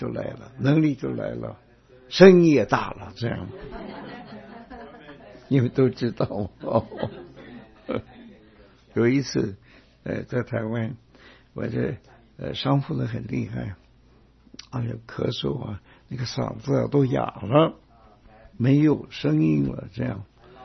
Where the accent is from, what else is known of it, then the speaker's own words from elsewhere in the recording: China; 就像我们中国人说，人在福中不知福